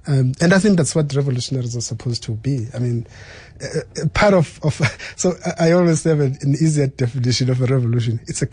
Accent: South Africa; I'm a part of the proud South African nation.

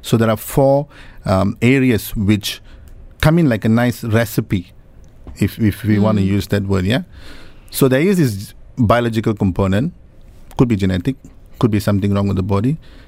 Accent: Malaysia; now in Singapore; I live in Singapore, I'm from Malaysia.

